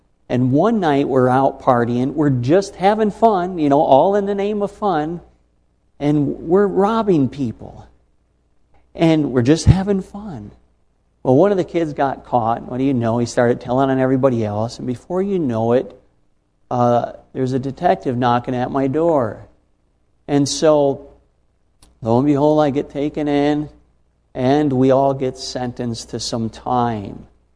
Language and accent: English; Buffalo, New York, United States; born there; I was born in Buffalo, New York, and my mother gave birth to me, and then my sister, just about a year younger than me